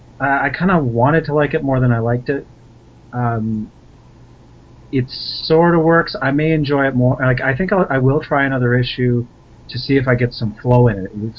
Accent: Canada; So I'm Canadian, I have no idea when American Thanksgiving is.

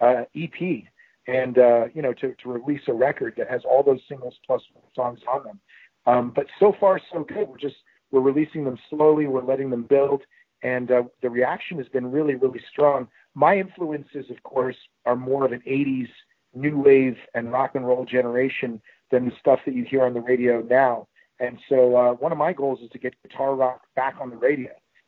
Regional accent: Maine, United States; because I'm from Maine.

